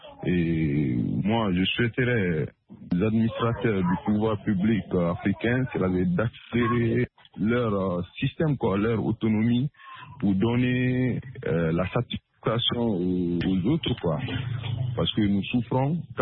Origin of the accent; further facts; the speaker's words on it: Conakry, Guinea; parce que déjà, nous, chez nous, à Conakry